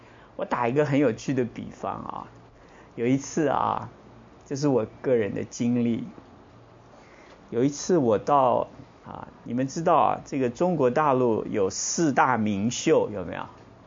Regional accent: Taiwan; 后来他说你是台湾来的，我说你怎么知道我是台湾来的？我的普通话讲得比你好啊，因为我在中国大陆有时候出差啊，中国大陆北方人说我是南方人

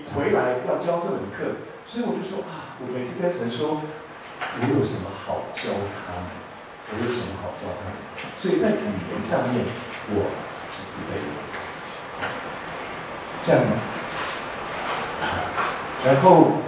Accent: Singapore; 我来自新加坡，新加坡，你们有去过新加坡吗？

